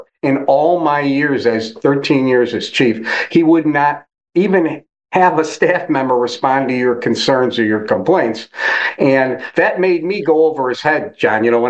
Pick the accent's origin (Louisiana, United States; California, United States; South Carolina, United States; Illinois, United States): Illinois, United States; River Forest; You know, I grew up in River Forest, and my uncle was the police and fire commissioner for the River Forest Police Department.